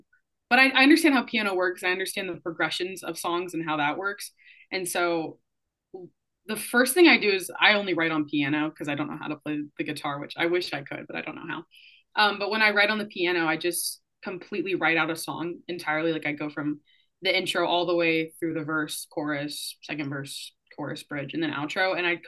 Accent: Charlotte, North Carolina, United States; My favorite artists are … I'm from Charlotte, North Carolina.

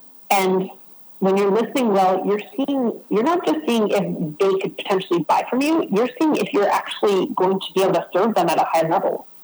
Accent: Canada; Sorry, I'm Canadian, so I say niche instead of niche.

